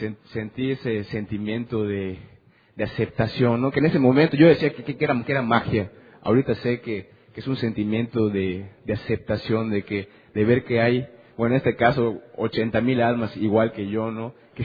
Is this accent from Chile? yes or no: no; Yucatán, Mexico; como me dicen allá en mi tierra, en medio de Yucatán